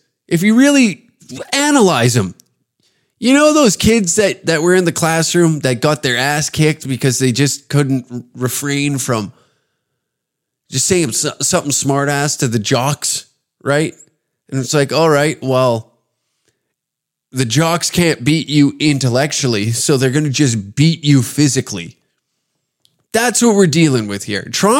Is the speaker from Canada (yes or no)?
yes; Canada; deeply annoying and frustrating as a Canadian.